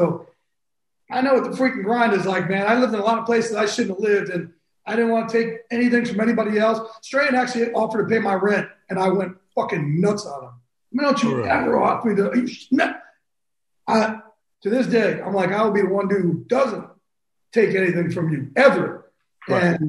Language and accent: English; New Jersey, United States; My mom used to be, you know, that, you know, again, we're from the Jersey Shore.